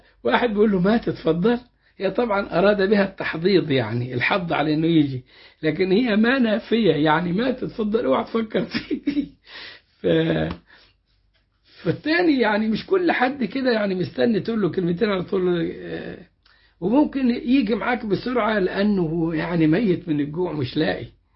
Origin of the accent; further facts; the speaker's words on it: Egypt; accent: Egyptian; يعني إيه لك فلان هذا بلهجتنا المصرية قريب